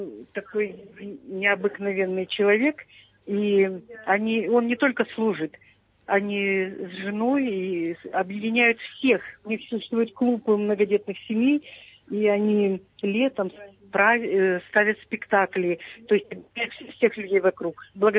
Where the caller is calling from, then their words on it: Kaluga Oblast, Russia; Здравствуйте, я из Калужской области звоню.